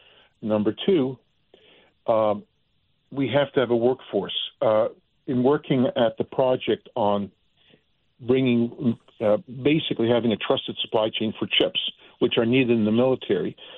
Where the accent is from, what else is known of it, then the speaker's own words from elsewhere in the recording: Canada; born there; As a Canadian-American citizen, when I lived in Canada and I was born in Canada, I was an officer in the Canadian Army